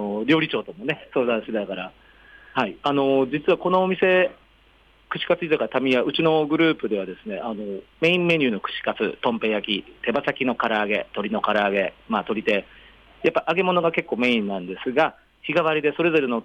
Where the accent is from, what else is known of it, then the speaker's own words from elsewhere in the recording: Oita, Japan; あとですね、僕が大分出身、まあ、というのもありまして